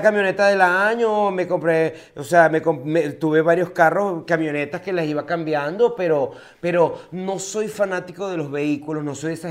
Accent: Venezuela; Entonces nosotros, como buenos venezolanos, llegamos y acabamos con los bares de Turquía.

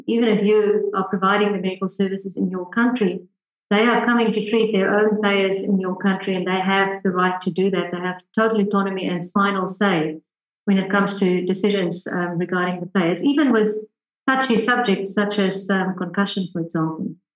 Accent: South Africa; I mean, I'm South African, so I had a fairly good idea

